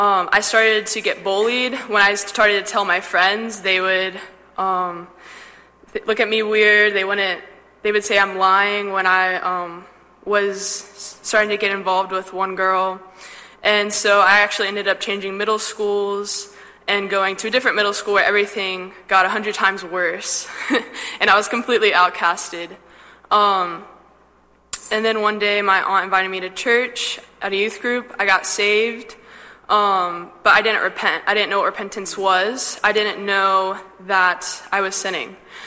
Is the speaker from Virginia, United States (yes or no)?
yes; Virginia Beach, Virginia, United States; I'm from Virginia Beach, Virginia. And I didn't grow up in the church.